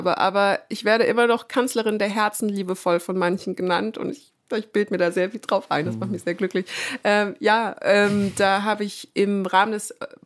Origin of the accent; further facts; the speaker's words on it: Munich, Bavaria, Germany; born there; Und ich bin gebürtige Münchnerin.